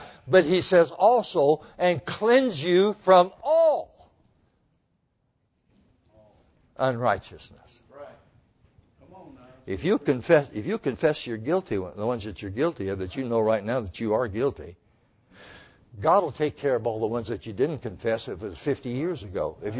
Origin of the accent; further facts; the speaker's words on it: Montana, United States; When I was a kid, growing up in Montana on the ranch, my dad, being a Catholic